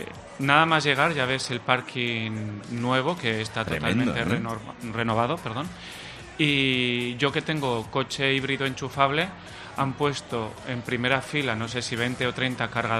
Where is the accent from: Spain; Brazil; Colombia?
Spain; Teruel, Aragon; now in Valencia, Spain; Yo soy de Teruel, pero vivo en Valencia desde hace más de 15 años.